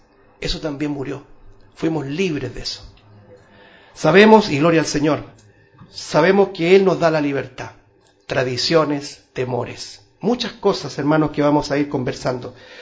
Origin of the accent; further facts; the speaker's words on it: Chile; Sí, somos chilenos, pero nuestra patria es celestial.